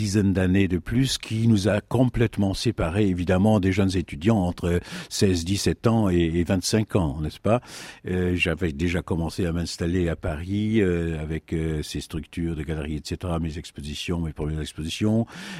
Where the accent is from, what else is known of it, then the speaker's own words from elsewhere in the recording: Lübeck, Schleswig-Holstein, Germany; French is a second language; lors du bombardement en 1942 de ma ville natale, Lübeck.